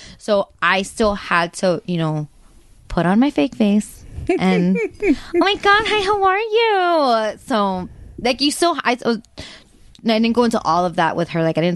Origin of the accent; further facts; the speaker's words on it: Kendall, Florida, United States; I'm 32. I grew up in South Kendall.